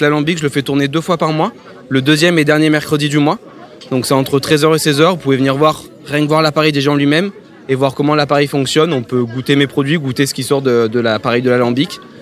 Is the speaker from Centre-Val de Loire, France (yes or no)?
no; Saint-Pierre-de-Mézoargues, Provence-Alpes-Côte d'Azur, France; Donc je suis de Saint-Pierre-de-Mézoargues. C'est un petit village situé entre Valabrègue et Boulbon.